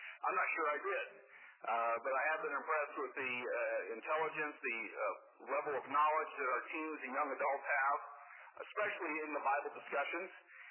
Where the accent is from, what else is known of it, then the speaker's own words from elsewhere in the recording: Tacoma, Washington, United States; I grew up in the Northwest, and Spokane, I grew up in Tacoma, but Spokane was always like a second home.